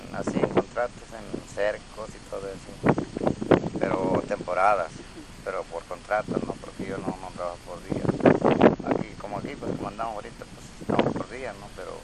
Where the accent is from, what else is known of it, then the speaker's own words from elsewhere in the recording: San José de la Zorra, Baja California, Mexico; San José de la Zorra, nacido y criado.